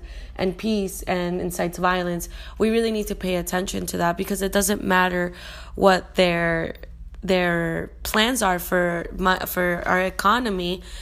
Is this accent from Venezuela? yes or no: yes; Venezuela; I'm from Venezuela